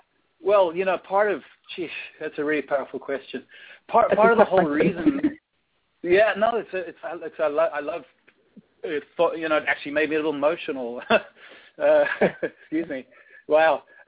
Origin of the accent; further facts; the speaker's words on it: South Africa; moved away as an adult; I grew up in South Africa. So, you know, when I was 21, that was a long, long time ago.